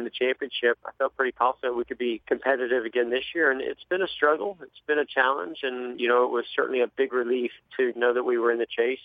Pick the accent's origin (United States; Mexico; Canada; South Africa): United States; California; I wasn't from North Carolina or the Southeast. I came from California, came through the open wheel ranks.